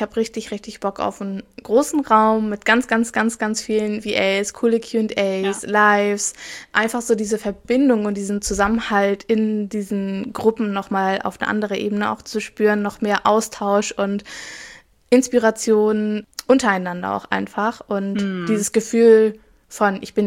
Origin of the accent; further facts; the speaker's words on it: Hamburg, Germany; Ich komme aus dem Norden und dann so, woher kommst du denn aus Hamburg?